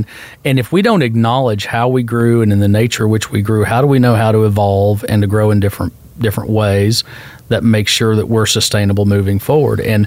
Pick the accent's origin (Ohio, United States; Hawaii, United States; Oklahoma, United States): Oklahoma, United States; Jenks; I moved to Jinx from Oklahoma City in about 1983, started my school career there in first grade.